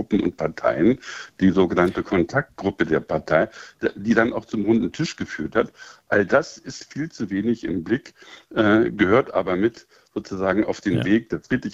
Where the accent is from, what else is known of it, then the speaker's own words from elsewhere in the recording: East Germany, Germany; Wir sind als Ostdeutsche, wenn man die Strukturen ansieht, selbstbewusst und aufrecht in die deutsche Einheit gegangen